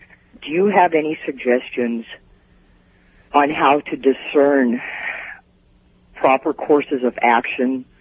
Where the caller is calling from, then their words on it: Long Beach, California, United States; I'm from Long Beach.